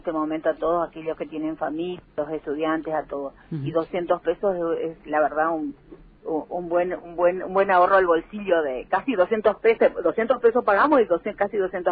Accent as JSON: {"language": "Spanish", "town": "Posadas", "region": "Misiones", "country": "Argentina", "said": "No, nosotros somos de Posadas."}